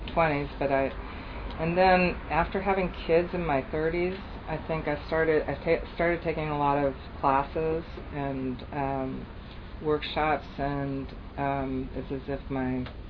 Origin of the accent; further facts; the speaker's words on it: Berkeley, California, United States; I was a crazy teenager growing up in Berkeley in the late 60s